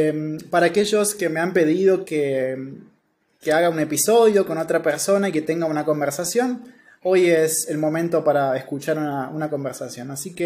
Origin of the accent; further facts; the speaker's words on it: Argentina; soy de Argentina, soy tutor de español